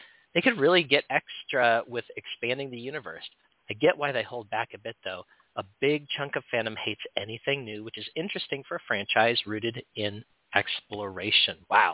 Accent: Oregon, United States; My home state of Oregon.

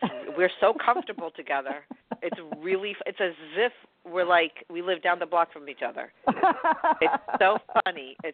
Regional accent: New York, United States; I'm like, I'm from New York. I have credit cards. I could do anything.

